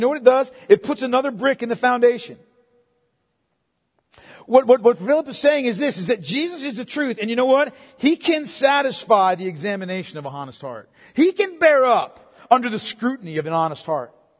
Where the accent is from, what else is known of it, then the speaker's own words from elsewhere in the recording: Canton, United States; When I was growing up, my hometown, Canton, our rival town was Troy.